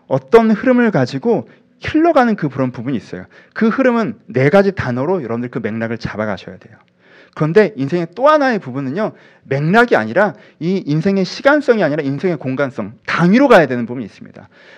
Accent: South Korea; 저도 한국 사람이라 그런지 전통교회 출신이라 그런지

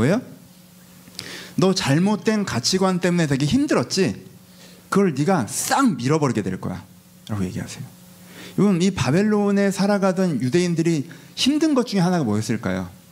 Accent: Seoul, South Korea; 내 고향이 아니라 제 고향은 서울이에요. 근데 원적은 전라도거든요. 부모님 다 전라도 분이어서.

